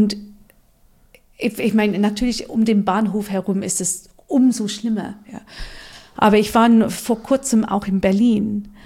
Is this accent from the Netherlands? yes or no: no; United Kingdom; German is a second language; now in Germany; ich komme aus Großbritannien